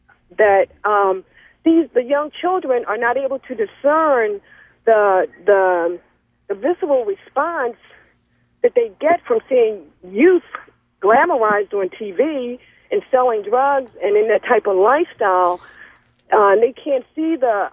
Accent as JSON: {"language": "English", "town": "Baltimore", "region": "Maryland", "country": "United States", "tie": "born or raised there", "said": "which includes myself growing up in Baltimore, and I have seen The Wire many times, and I have been a part of the community in some extent that The Wire is actually depicting."}